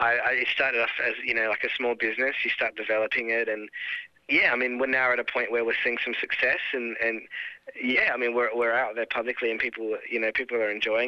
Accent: Adelaide, South Australia, Australia; moved away; I grew up in Adelaide, so I didn't get to sing a lot of R&B while I was over there.

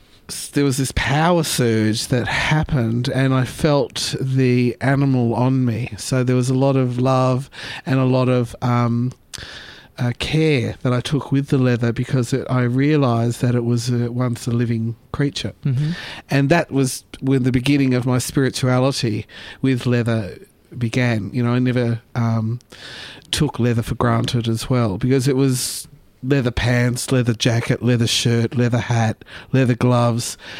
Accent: Melbourne, Victoria, Australia; So anyway, I'm from Melbourne. I was born in Carlton, raised in Preston by lesbians.

